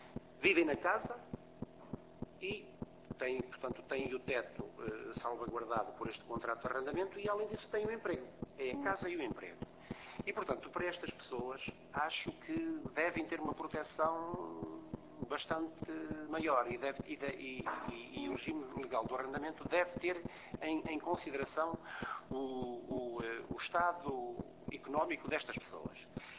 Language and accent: Portuguese; Porto, Norte, Portugal; Lembro-me, sobretudo, dos casos no Norte, que é onde eu tenho mais experiência, sou do Porto, advogo no Porto